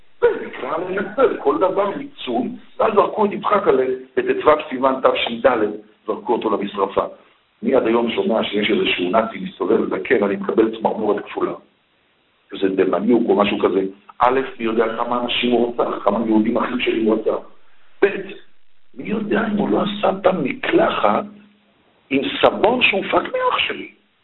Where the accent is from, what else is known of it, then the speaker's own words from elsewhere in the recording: Petah Tikva, Central District, Israel; אני, יליד פתח תקווה